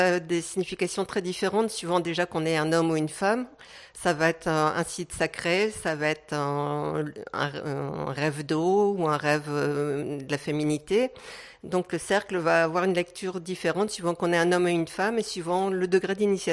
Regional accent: Hauts-de-France, France; Je suis ch'ti.

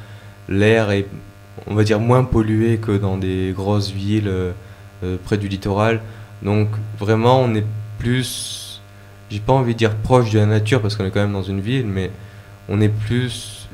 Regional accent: Aubagne, Provence-Alpes-Côte d'Azur, France; now in Digne-les-Bains, France; je viens d'Aubagne, à côté de Marseille, dans le 13e département. Ma ville est beaucoup plus d'origine est beaucoup plus grande que celle-ci.

